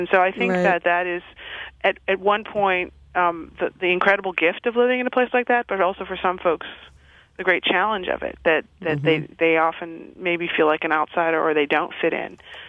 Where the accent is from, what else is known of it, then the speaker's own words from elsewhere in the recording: Boston, Massachusetts, United States; I'm from Boston, but my mother is an immigrant from the West Indies and the Caribbean island of St. Lucia. And my father is from Greece.